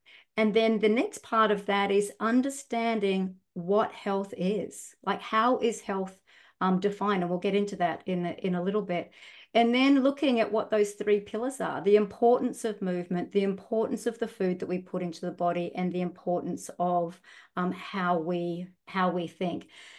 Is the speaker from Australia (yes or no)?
yes; Australia; accent: Australian; moved away as an adult; now in New Zealand; Hope I've probably got a little bit of a Kiwi accent now, but I'm sure I probably kept a lot of my Australian accent. But anyway, we moved to New Zealand in 2008